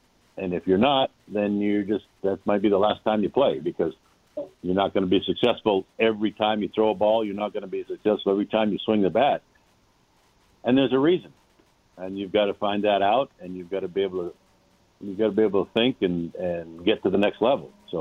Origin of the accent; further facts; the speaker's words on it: New Hampshire, United States; Well, you got to think, too, you know, I came from New Hampshire. My high school baseball season was 12 games.